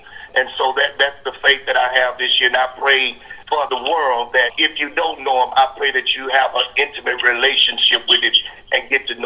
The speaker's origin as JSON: {"language": "English", "town": "Pleasantville", "region": "Texas", "country": "United States", "tie": "born or raised there", "said": "Yeah, I grew up actually in Pleasantville. And when my father passed in 96, I relocated to South Park, and so we're there now."}